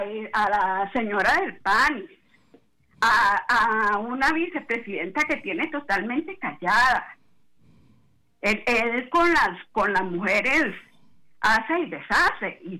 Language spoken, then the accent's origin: Spanish; Costa Rica; Entonces, ¿qué es lo que nosotros como costarricenses, yo pienso que es lo que tenemos que hacer?